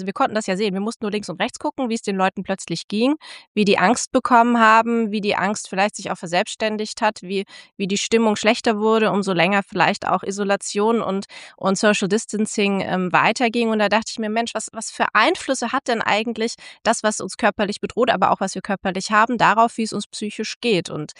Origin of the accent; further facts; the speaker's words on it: Tübingen, Baden-Württemberg, Germany; ich komme tatsächlich auch aus der Gegend. Also ich bin eher heimatnah fürs Studium geblieben und ich habe da auch ein Studium Generale gemacht, bevor ich Medizin studiert habe. Deswegen bin ich da irgendwie kleben geblieben im kleinen Tübingen